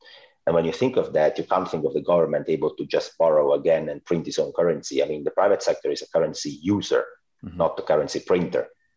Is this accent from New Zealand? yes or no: no; Italy; English is a second language; now in Netherlands; So basically, I'm Italian, but that's, I guess you've already gotten that by my accent in the last 20 minutes or so. But I actually live in the Netherlands, which is a small country in north of Europe.